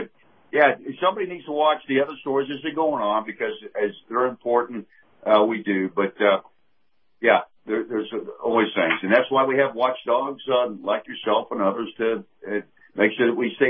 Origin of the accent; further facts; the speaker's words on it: Georgia, United States; also born or lived in Kansas; I came down from Georgia, and of course, chickens are big here in Florida too, but they were huge up there in Georgia